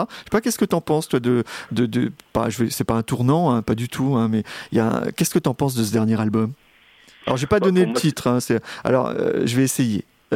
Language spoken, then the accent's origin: French; Brittany, France; je suis un Breton qui ne parle pas anglais.